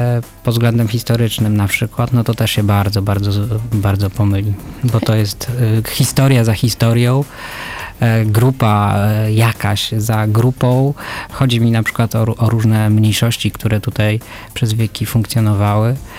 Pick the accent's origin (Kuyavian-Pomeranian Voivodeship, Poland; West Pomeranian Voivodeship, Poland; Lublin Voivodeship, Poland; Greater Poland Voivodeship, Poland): Lublin Voivodeship, Poland; Lublin; No ja się urodziłem w Lublinie, dla mnie to jest środek świata, nie Nowy Jork, ale Lublin, no jestem tutaj. Tutaj są moje korzenie.